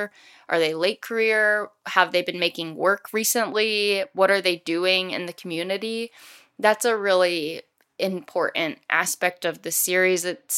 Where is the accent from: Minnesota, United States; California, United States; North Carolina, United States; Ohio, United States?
North Carolina, United States; now in Boston, United States; So, you know, I'm actually not from Boston myself. I'm a transplant. I came from North Carolina.